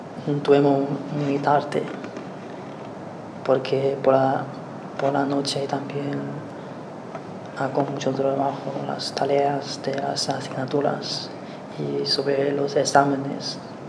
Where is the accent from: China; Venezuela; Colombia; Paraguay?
China; Spanish is a second language; moved away as an adult; now in Spain; aunque no los conozco mucho tiempo, pero somos chinos y entonces me gusta hablar con ellos.